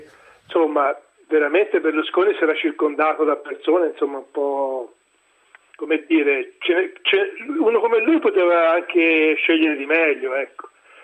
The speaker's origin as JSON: {"language": "Italian", "town": "Montecatini Terme", "region": "Tuscany", "country": "Italy", "said": "Innanzitutto lo pongo al mio paese, qui a Montecatini."}